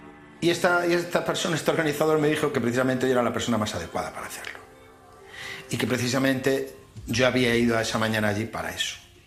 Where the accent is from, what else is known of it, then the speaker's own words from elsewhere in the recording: Galicia, Spain; born there; now in Ceuta, Spain; nací en Galicia. Soy policía nacional y actualmente estoy trabajando en Ceuta.